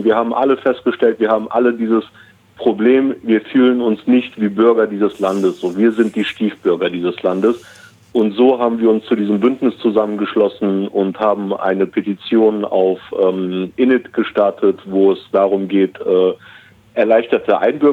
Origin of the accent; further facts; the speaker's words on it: Germany; born there; mein Vater ist damals 1968 als Gastarbeiter nach Deutschland gekommen und ich wurde 1977 in Deutschland geboren.